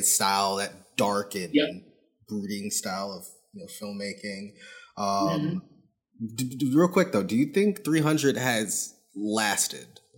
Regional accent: Chicago, Illinois, United States; As much shit as we talk about Detroit, because we're from Chicago

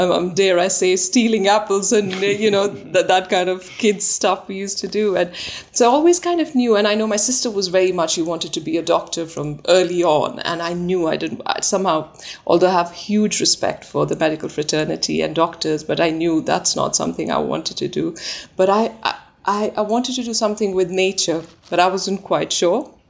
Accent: Srinagar, Jammu and Kashmir, India; So where I am from, I'm from Srinagar, which is the capital, the summer capital. And it's a valley surrounded by Himalayan range. So it is absolutely beautiful with natural streams and lakes and mountains. And so that's where I grew up.

